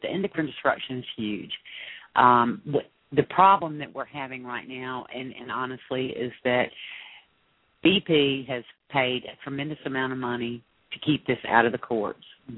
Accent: Mobile, Alabama, United States; I'm from Mobile, Alabama. I'm a native here. I've lived here all my life except for 2 years.

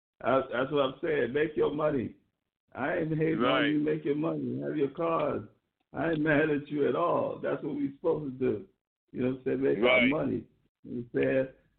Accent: Brooklyn, New York, United States; I'm from Brooklyn, New York. The Mecca hip-hop, you know what I'm saying?

